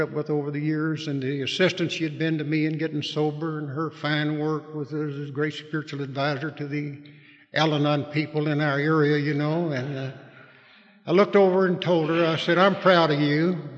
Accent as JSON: {"language": "English", "town": "Red Clay Hills", "region": "Mississippi", "country": "United States", "tie": "born there", "said": "I was born in Red Clay Hills, Mississippi."}